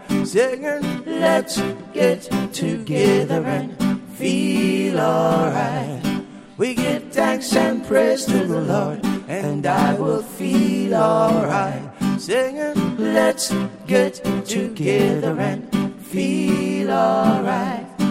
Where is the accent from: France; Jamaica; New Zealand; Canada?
Jamaica; growing up in Jamaica